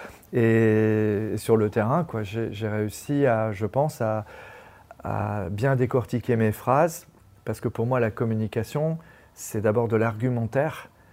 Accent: Landerneau, Brittany, France; born there; Je suis né à Landerneau, Finistère Nord.

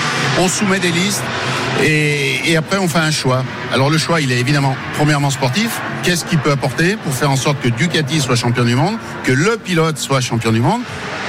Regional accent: France; Moi, je suis français, effectivement, bon, même si mon passeport est encore français, mais je suis un citoyen du monde.

